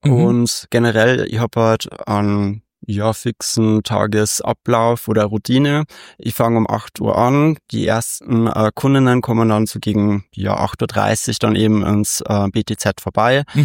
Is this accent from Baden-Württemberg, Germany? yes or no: no; Bavaria, Germany; now in Vienna, Austria; bin 32 Jahre alt, gebürtig komme ich aus Bayern, bin jetzt seit circa 3 Jahren in Wien.